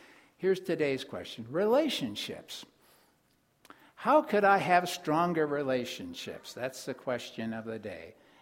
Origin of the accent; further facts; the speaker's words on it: Concordia, Missouri, United States; when I was maybe 10 years old growing up in Concordia, Missouri, on a farm